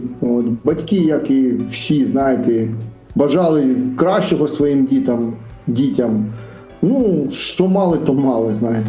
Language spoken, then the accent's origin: Ukrainian; Feodosia, Crimea, Ukraine; born there; Я народився в місті Феодосія, це Крим, це зараз тимчасово окупована територія. В мене там залишились батьки, залишилась сестра молодша, на жаль. От. І я 75-го року народження